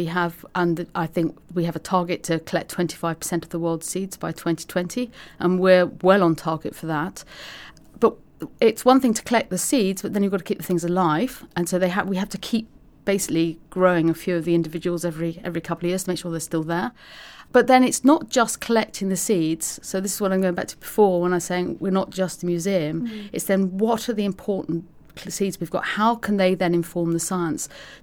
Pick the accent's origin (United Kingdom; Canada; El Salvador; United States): United Kingdom; London; having growing up in North London, to me, that'd never been anywhere near a farm.